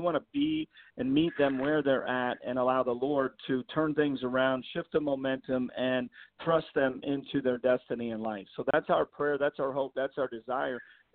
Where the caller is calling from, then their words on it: Ontario, California, United States; Well, today I'm calling from California. So I'm talking to you from nearby Ontario, California, about 40 minutes from L.A.